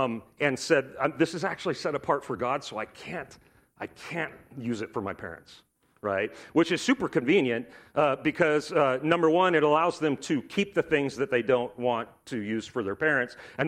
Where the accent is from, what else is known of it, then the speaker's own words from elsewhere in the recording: United States; I'm just going to call it Corbin because I'm an American.